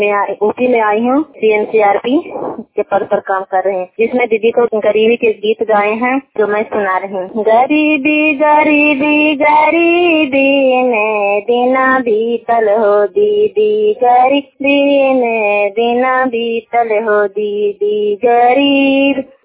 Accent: Nagarnausa, Bihar, India; और मैं नालंदा जिला नालंदा जिला नगर नौसा ब्लॉक के रहने वाली हूँ

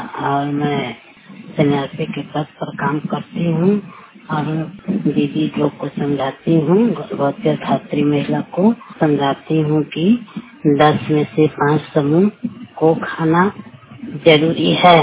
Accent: Manpur, Bihar, India; पंचायत अकबरपुर ग्राम मानपुर के रहने वाली हूँ, सारण जिला का रहने वाली हूँ

